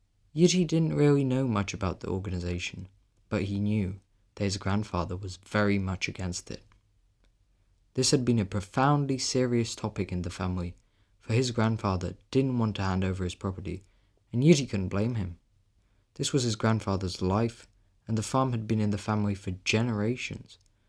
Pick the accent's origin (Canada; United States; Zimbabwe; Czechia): Czechia; Prague; I'm 13 years old and I'm from Prague, Czech Republic.